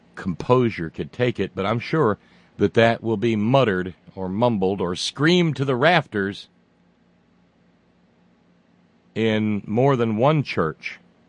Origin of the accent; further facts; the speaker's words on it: Clendenin, West Virginia, United States; Just a few miles from here, my hometown of Clendenin has been totally wiped out.